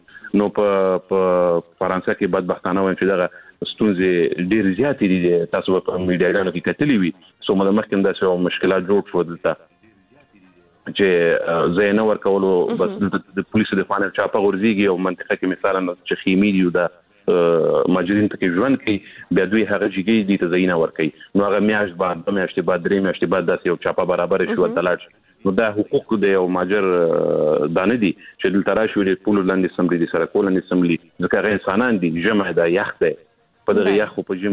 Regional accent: Afghanistan; زه افغان یم

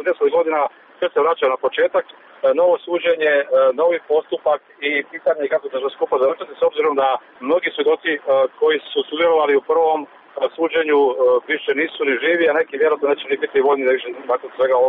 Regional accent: Croatia; Pa to je teško reći jer pravosuđe kod nas u Hrvatskoj stvarno nepredvidivo.

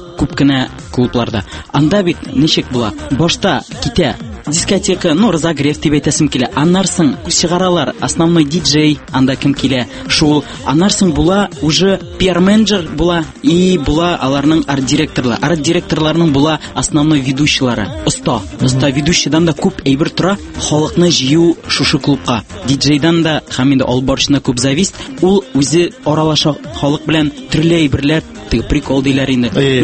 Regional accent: Biklyan, Tatarstan, Russia; Мин үзем Ашалы ягыннан, Тукай районы Биклән авылында минем балачагым шунда үсте.

